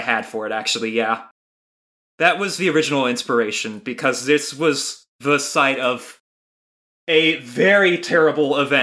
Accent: United States; the problem is I'm an American, so I don't know what the 9/11 equivalent in another country would be, basically.

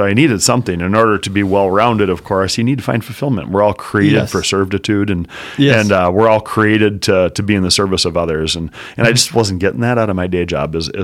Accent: Green Bay, Wisconsin, United States; now in Fargo, United States; I grew up in Green Bay, Wisconsin. Hold it against me. Yeah, I'm a cheeser. Moving to Fargo for college is what brought me to the area.

